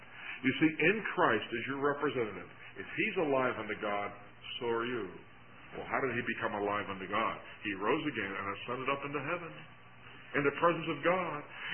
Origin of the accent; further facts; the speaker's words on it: Rochester, New York, United States; Most of you know I come from Rochester, New York.